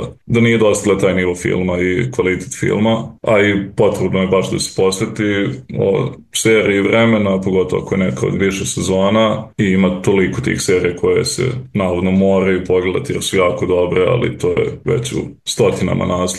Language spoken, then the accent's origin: Serbian; Vrbas, Vojvodina, Serbia; iz Vrbasa sam tako da smo imali jedan bioskop koji je radio jednom, dva put mesečno